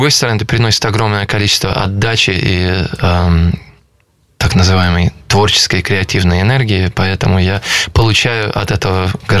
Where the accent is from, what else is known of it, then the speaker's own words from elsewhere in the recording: Saint Petersburg, Russia; я родился в Ленинграде, Петербурге, и с 5 лет я учился в школе десятилетки при консерватории на Театральной площади.